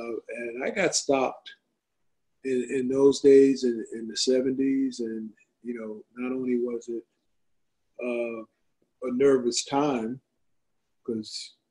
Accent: New York, United States; Brooklyn, we're not from Brooklyn, we're from Long Island.

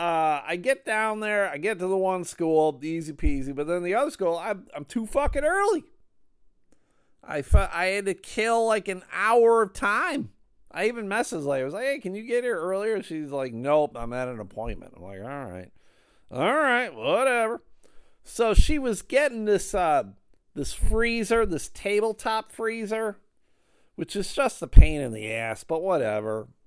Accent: Buffalo, New York, United States; I grew up in Buffalo, so I'm a Buffalo Bills fan.

